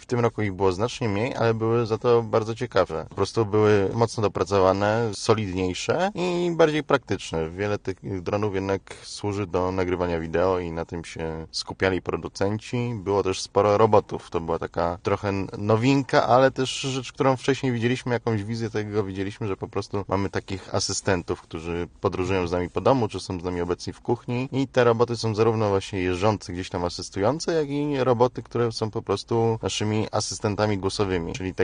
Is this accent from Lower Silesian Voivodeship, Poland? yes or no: no; Łódź, Łódź Voivodeship, Poland; od razu płynnie powiedzieli słowo Łódź, że jestem z Łodzi